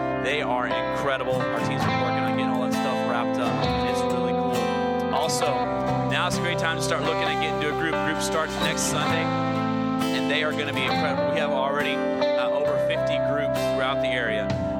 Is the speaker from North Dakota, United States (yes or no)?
yes; North Dakota, United States; For those that do not know me, I'm from North Dakota. That's why I like to pick on all the cold Cajuns.